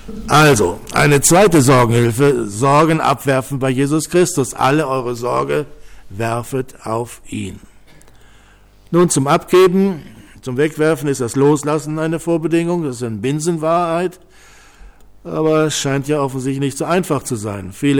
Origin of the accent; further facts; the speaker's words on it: Düsseldorf, North Rhine-Westphalia, Germany; Ich bin in Düsseldorf aufgewachsen und kann mich noch gut in meiner Kindheit erinnern an die zerbombten Häuser, an die zerstörten Straßen, an die Trümmerwüsten und so weiter.